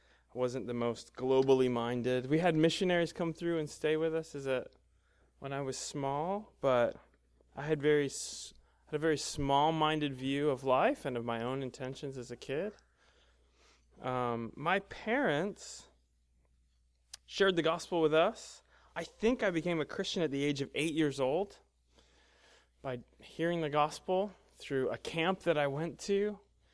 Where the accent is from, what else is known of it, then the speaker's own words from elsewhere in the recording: Pennsylvania, United States; I grew up in Pennsylvania. I grew up in small town Pennsylvania as a pastor's kid.